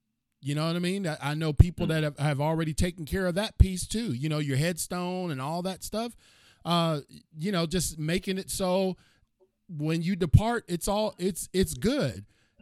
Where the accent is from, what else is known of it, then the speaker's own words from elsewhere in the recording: Cleveland, Ohio, United States; It's just growing up in Cleveland, funerals were always so sad.